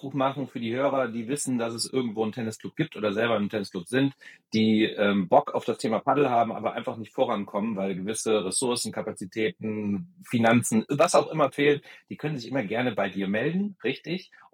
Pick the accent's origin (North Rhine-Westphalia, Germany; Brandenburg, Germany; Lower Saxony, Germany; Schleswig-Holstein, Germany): North Rhine-Westphalia, Germany; Cologne; weil wir als Kölner, wir fahren nicht gerne nach Düsseldorf.